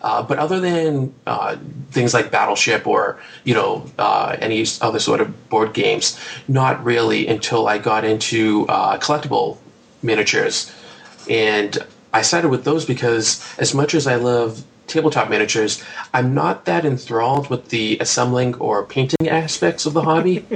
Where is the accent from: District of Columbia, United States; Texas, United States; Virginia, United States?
Virginia, United States; born there; also born or lived in New England; And although I was born in Virginia, and am a transplant to New England, I really do consider myself a New Englander.